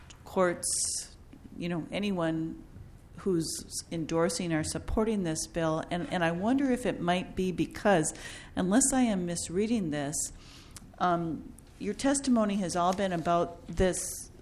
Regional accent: Willmar, Minnesota, United States; born there; Kandy, Ohio County is actually the county where I was born. I was born in Wilmer.

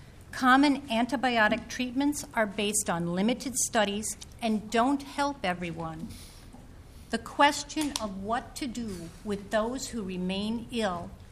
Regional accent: Wyoming, Minnesota, United States; And I'm from Wyoming, Minnesota.

